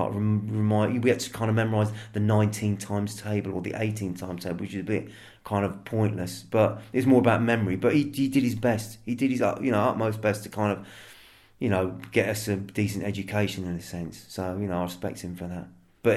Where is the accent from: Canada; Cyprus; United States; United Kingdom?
United Kingdom; Luton, East of England; also born or lived in London; Well, I was born in London, brought up in Luton, brought up in a white, predominantly white area.